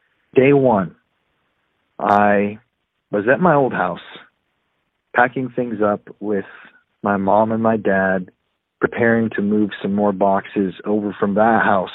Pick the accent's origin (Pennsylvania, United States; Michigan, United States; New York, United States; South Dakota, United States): South Dakota, United States; Sioux Falls; I grew up in Sioux Falls, South Dakota, which is part of the Midwest, 4 hours from a big city